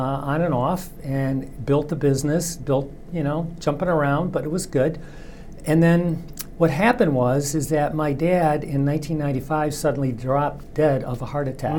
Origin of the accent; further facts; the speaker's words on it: Michigan, United States; now in Massachusetts, United States; No, I'm from Michigan.